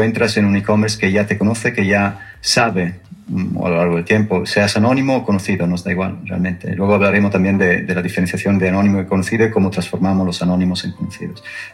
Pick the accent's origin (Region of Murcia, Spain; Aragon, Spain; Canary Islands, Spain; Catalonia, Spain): Region of Murcia, Spain; accent: Murcia; No, yo destacaría que mi acento es de Murcia.